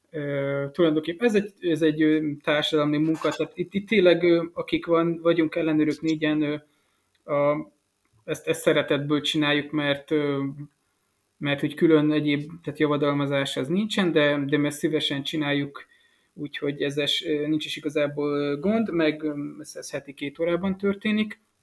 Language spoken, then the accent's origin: Hungarian; Lajosmizse, Bács-Kiskun, Hungary; bár ugye Lajos Mezsei származású vagyok, kvázi az Alföldön születtem